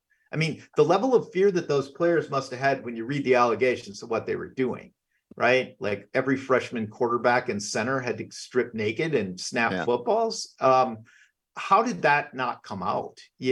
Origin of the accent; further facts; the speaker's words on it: River Falls, Wisconsin, United States; I grew up in River Falls. There were no minorities in River Falls. It was completely white when I was growing up there in the 70s and 80s.